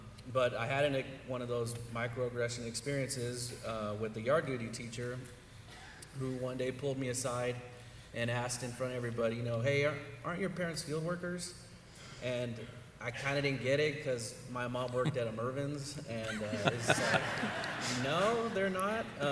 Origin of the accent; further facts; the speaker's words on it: Fresno, California, United States; I was born and raised here in Fresno. My parents were as well. We were more from like the central Fresno area